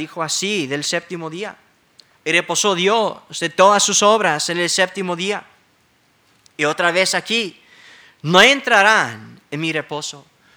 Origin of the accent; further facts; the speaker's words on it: California, United States; En la ciudad donde yo crecí, en California